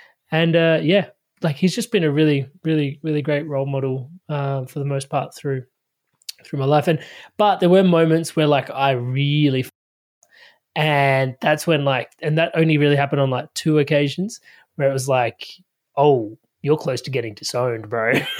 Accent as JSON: {"language": "English", "town": "Adelaide", "region": "South Australia", "country": "Australia", "tie": "born or raised there", "said": "So I grew up in Adelaide, Australia, which was actually really interesting. Yeah. So I grew up in Adelaide, Australia. So my parents immigrated to, actually, when they first moved to Australia, they moved to Melbourne, to a town called Shepparton"}